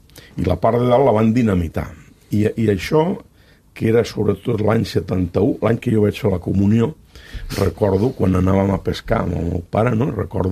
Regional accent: La Granja d'Escarp, Catalonia, Spain; perquè quan jo sóc de la Granja d'Escarp, a 7 quilòmetres de Mequinensa, per tant, érem veïns de riu

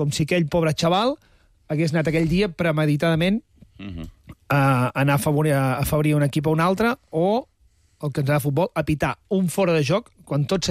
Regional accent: Figueres, Catalonia, Spain; o jo recordo que sóc de Figueres

